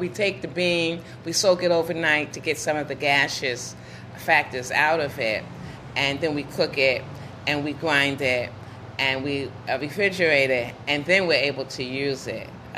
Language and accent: English; New York, United States; I'm from New York, the Bronx, so the Bronx New York bean pie tastes a lot different than the California bean pie.